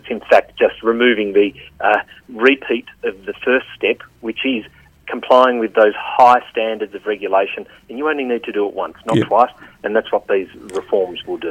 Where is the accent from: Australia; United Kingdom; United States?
Australia; And that's why, as the Australian Minister